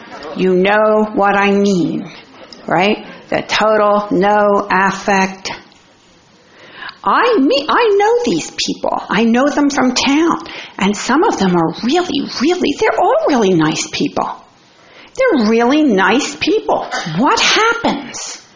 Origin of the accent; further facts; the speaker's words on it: New Jersey, United States; And because I'm from New Jersey and I'm not being paid, I get to provide a suitable answer.